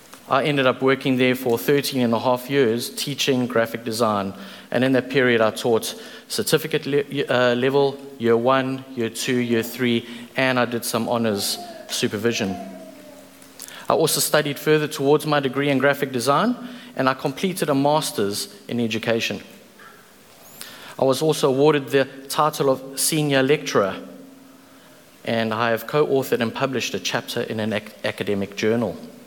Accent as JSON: {"language": "English", "country": "South Africa", "tie": "born or raised there", "accent": "South African", "said": "I was born and bred in South Africa, if that wasn't already obvious by my accent. I do speak in tongues, and more specifically Afrikaans. I am the eldest of three siblings."}